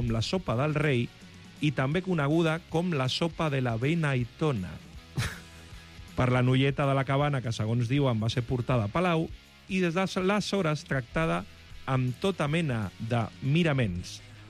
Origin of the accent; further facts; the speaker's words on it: Castelldefels, Catalonia, Spain; no per criticar el meu poble on vaig créixer jo, que és Castelldefels